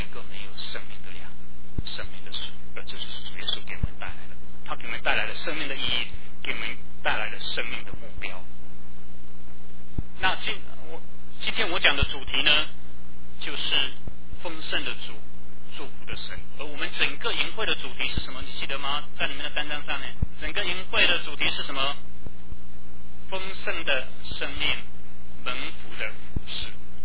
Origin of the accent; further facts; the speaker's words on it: China; 我们中国人喜欢讲什么？我们中国人喜欢讲公平，对不对？